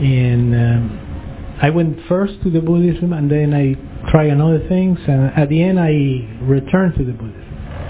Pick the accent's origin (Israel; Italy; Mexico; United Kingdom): Mexico; also born or lived in Atlanta; now in Raleigh, United States; Born and raised in Mexico. We moved to Atlanta 15 years ago, last week to Raleigh.